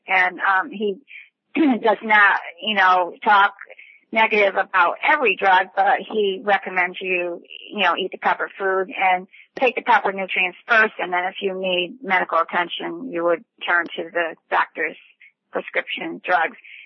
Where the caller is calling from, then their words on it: Florida, United States; from Central Florida, and I know Johnny's in South Florida